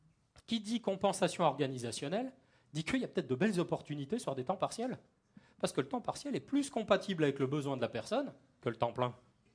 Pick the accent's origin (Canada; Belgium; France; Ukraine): France; Grand Est; Je suis alsacien d'origine